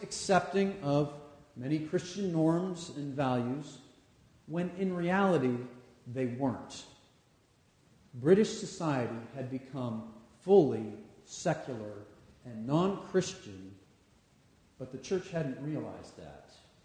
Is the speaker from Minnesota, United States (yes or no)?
no; Washington, United States; I come from the West Coast, the Pacific Northwest, Washington State, to be precise